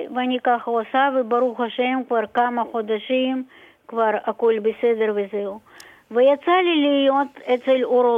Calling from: Ramat Gan, Tel Aviv District, Israel; אני מרמת גן.

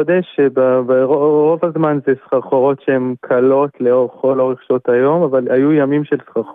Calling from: Yavne, Central District, Israel

